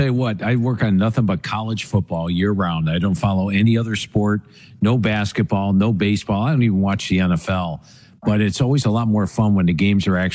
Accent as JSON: {"language": "English", "region": "Ohio", "country": "United States", "tie": "born or raised there", "said": "Well, I grew up in Ohio."}